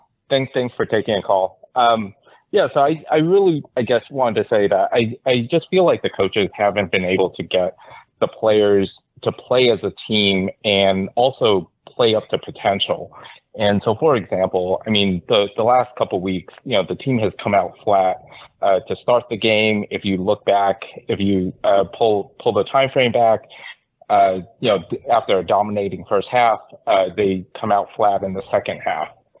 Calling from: Los Angeles, California, United States; Hi, Ryan.

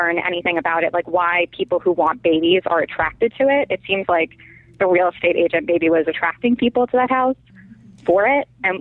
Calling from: Los Angeles, California, United States; Hey, … … from L.A.

